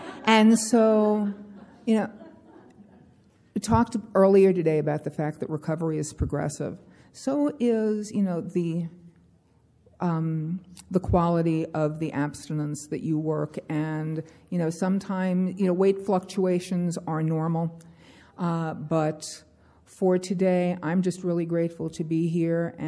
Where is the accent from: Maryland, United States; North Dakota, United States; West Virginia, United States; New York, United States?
Maryland, United States; Baltimore; I'm a compulsive eater. And I come from Baltimore, Maryland.